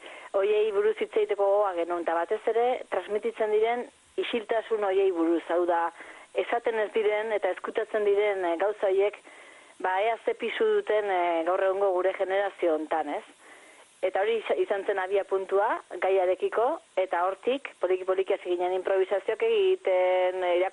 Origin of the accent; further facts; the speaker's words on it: Errenteria, Basque Country, Spain; gero ja poliki poliki ere lortu dugu gure herrian oreretan bertako antzokiak ere ba lekua uztea